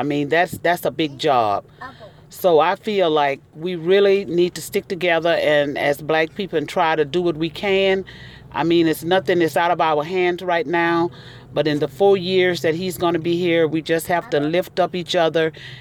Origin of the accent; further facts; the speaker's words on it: Louisiana, United States; And, you know, I'm from Louisiana, so I know the things that the hardship that we went through slavery times.